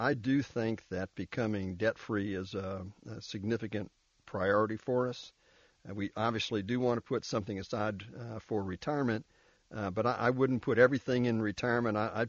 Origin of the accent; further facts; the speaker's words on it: Florida, United States; We're from Florida, where it's this morning when I got up, before the sun got up, the heat index was 88 degrees.